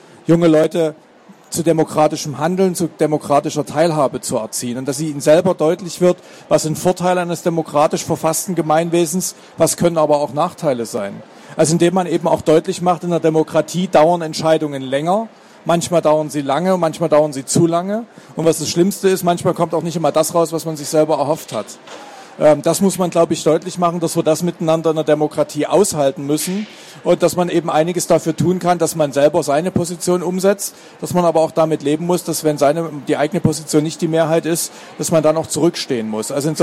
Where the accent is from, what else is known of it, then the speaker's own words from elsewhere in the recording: Germany; Ich bin selber in der DDR groß geworden.